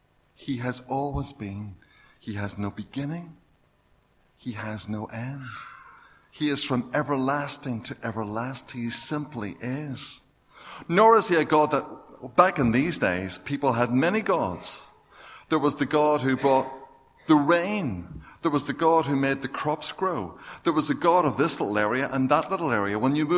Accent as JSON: {"language": "English", "town": "Belfast", "region": "Northern Ireland", "country": "United Kingdom", "said": "or come from Cherry Valley in East Belfast, which is where I come from. Well, East Belfast I come from, not Cherry Valley."}